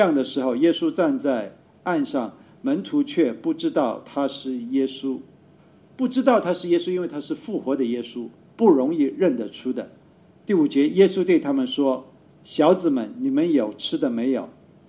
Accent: China; 所以神的儿子我们中国人自动想，那么神还有孙子吗

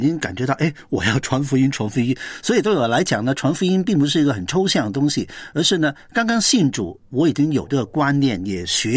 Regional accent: Hong Kong; 我在香港出生，在香港成长了。

